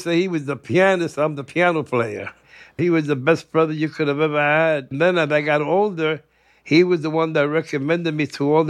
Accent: New York, United States; born there; I was born in Harlem, Spanish Harlem. My mother arrived in 1925 on a cargo ship from Puerto Rico.

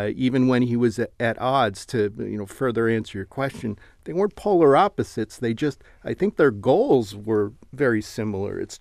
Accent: Cleveland, Ohio, United States; when I grew up in Cleveland, Ohio, and I went to, you know, I loved history classes, and I remember studying that march.

